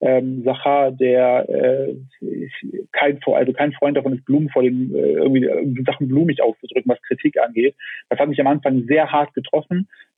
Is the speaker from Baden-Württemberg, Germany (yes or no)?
no; Saxony, Germany; Ich bin in der Nähe von Leipzig groß geworden